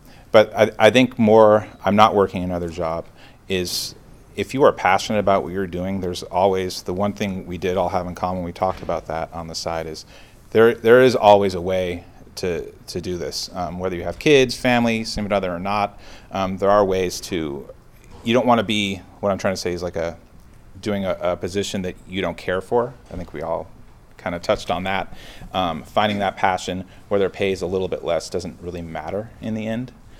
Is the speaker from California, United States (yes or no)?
yes; Oakland, California, United States; I grew up in Oakland area where I grew up around a lot of police, firefighters, just through my family and stuff, and social workers.